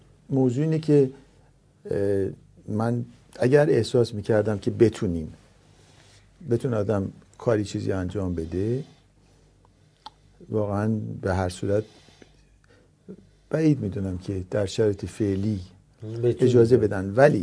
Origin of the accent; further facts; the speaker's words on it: Nahavand, Hamadan, Iran; 3 سال اونجا بودم، هنوز که هنوزه هر بار پشت تلویزیون میبینم که از اونجا میاد، از شهر عزیزم نهاوند